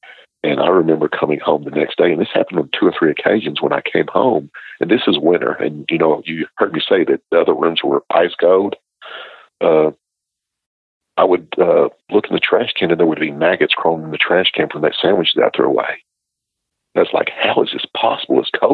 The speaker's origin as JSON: {"language": "English", "region": "Missouri", "country": "United States", "tie": "born or raised there", "said": "Growing up in Missouri, I grew up in a Pentecostal church, if that will tell you anything."}